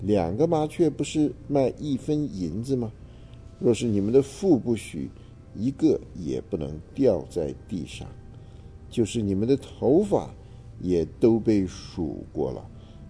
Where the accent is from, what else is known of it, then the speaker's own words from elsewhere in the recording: China; 那当然，我们从中国来